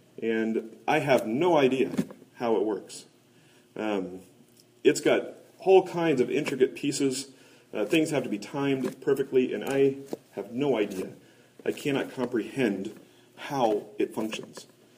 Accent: Kansas City, Missouri, United States; And growing up in Kansas City, I was a big Chiefs fan

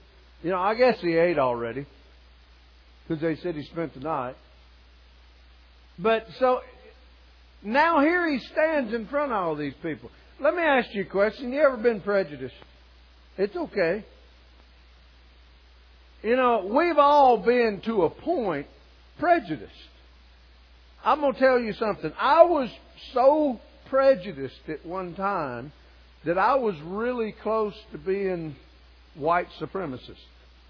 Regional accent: Southern United States, United States; I'm Southern by the grace of God, okay? But I'm an American. I don't have a problem with the South. I love the South. This is where I was raised at.

